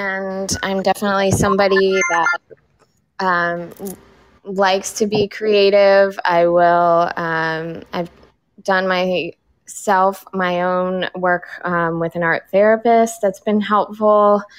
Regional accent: Harrisburg, Pennsylvania, United States; moved away as an adult; also born or lived in New York; now in Los Angeles, United States; I chose New York at the time because I wasn't ready for the cross-country move because I'm originally from Paris, Harrisburg, Pennsylvania.

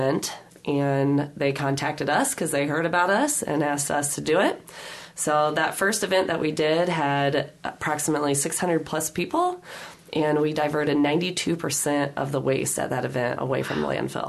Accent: Oskaloosa, Iowa, United States; They are based out of Eddyville, which is close to my hometown of Oskaloosa.

